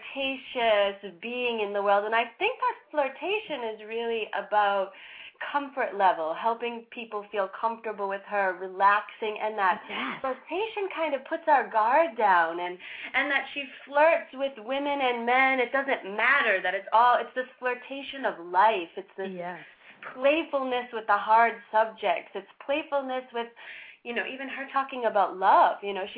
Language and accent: English; Massachusetts, United States; I grew up in Mass, actually, and then John went to school at Rhode Island School of Design, and we met in Rhode Island, and then we own property there.